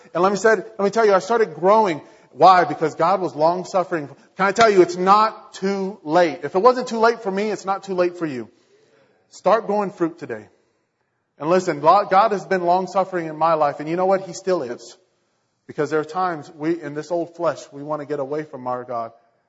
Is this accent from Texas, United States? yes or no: yes; Grand Prairie, Texas, United States; I grew up and I started growing up in Trinity Baptist Church in Grand Prairie, Texas.